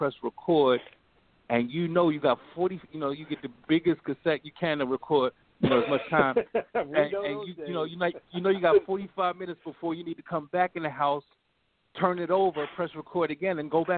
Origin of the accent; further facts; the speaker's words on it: Queens, New York, United States; I'm from the project. I'm from Astoria Project. I'm from the Bland Project from Queens.